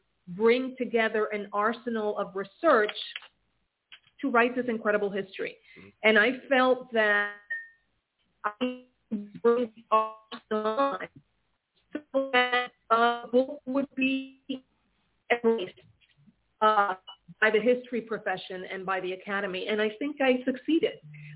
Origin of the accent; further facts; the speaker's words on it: Bronx, New York, United States; I grew up in the Bronx in the 1980s and 90s.